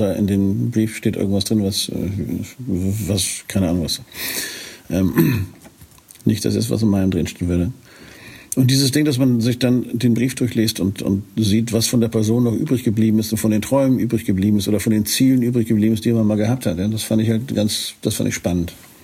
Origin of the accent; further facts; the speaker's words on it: Northern Germany, Germany; wie man das als Norddeutscher so juvial sagt, ein bisschen Sand unter den Kiel schmeißt.